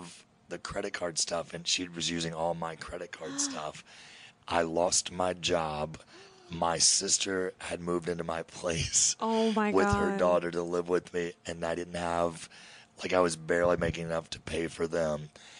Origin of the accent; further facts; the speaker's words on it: Kentucky, United States; I'm from Kentucky.